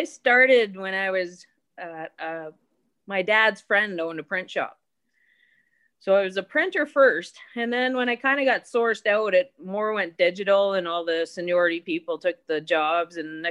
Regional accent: East Coast, Canada; I'm from the East Coast, moved to Alberta in the 70s, a long time ago, and I've always been in the trades.

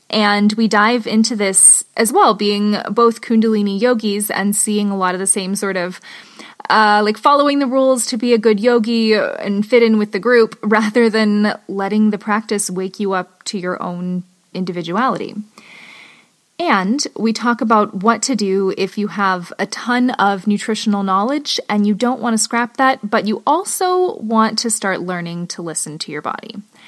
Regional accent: Alaska, United States; And I grew up in Alaska, and still I will take cozy blankets and hot tea over going out in the snow

